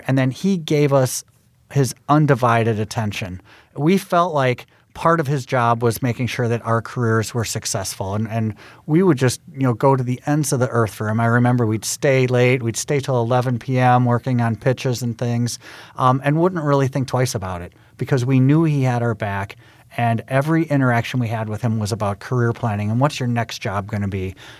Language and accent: English; Milwaukee, Wisconsin, United States; I actually used the fact that I was from Milwaukee to try to get an in with GE Healthcare.